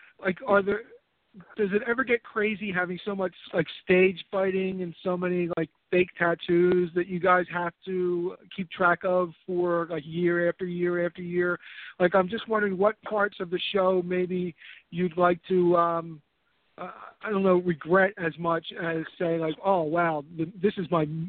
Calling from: Philadelphia, Pennsylvania, United States; Hey, Simon, it's … calling from Philadelphia.

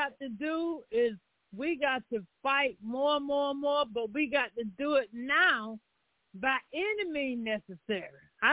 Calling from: Chesapeake, Virginia, United States; I'm calling from Chesapeake, Virginia.

